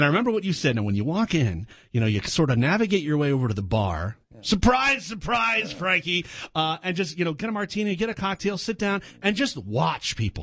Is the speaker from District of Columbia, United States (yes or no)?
yes; Washington, District of Columbia, United States; I'm born and raised in Washington, D.C. I was born